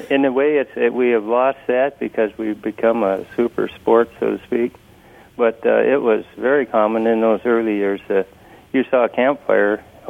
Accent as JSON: {"language": "English", "region": "Minnesota", "country": "United States", "moved": "yes", "said": "I came up from Northern Minnesota in 1963, and being a history teacher at Seward High School, I had to learn something about Alaska history"}